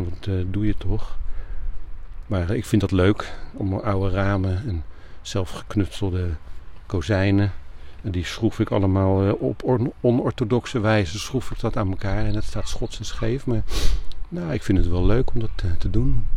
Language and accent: Dutch; The Hague, South Holland, Netherlands; En ik kom oorspronkelijk uit Den Haag. In Den Haag hadden we ook een volkstuin.